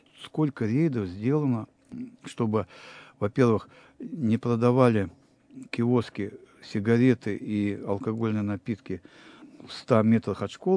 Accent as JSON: {"language": "Russian", "region": "Sverdlovsk Oblast", "country": "Russia", "said": "Говорю, вот я из Свердловской области."}